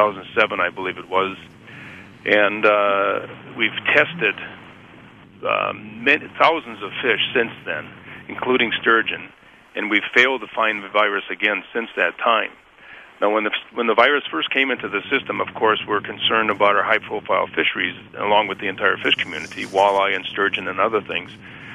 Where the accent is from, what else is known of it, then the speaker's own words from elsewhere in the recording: Wisconsin, United States; I also have my roots here are in Wisconsin. I'm from Wisconsin, and I have memories going back up on the Flambeau River in the northern part of the state when I was a kid